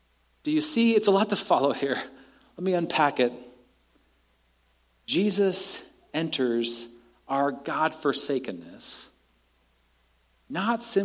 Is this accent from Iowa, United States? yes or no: no; Seattle, Washington, United States; This happened many years ago in my hometown of Seattle.